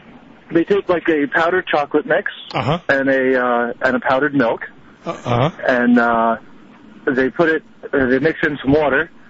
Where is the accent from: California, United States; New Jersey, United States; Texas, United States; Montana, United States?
New Jersey, United States; Well, I'm from New Jersey.